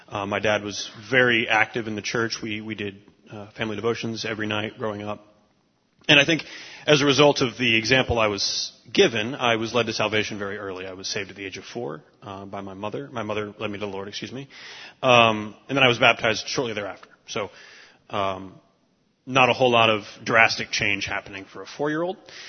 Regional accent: Fishers, Indiana, United States; I grew up in a Christian home. I grew up around here in Fishers. Grew up attending Colonial Hills down in Indianapolis.

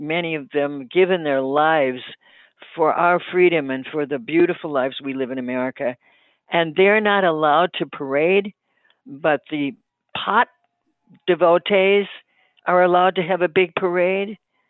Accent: United States; When I was living abroad, they thought being an American was the greatest thing on earth.

